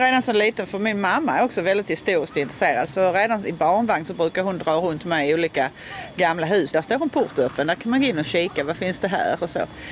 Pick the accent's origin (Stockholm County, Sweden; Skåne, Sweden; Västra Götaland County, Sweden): Skåne, Sweden; Malmö; De första 7 åren så växte jag upp på Edvard Lindahlsgatan. Det ligger precis vid Kronprinsen kan man säga. Så gifte min mamma sig, så flyttade vi till Söderkulla som ligger, vad ska vi säga, en bit ifrån Eriksfält, som är ett sånt där 60-talsområde.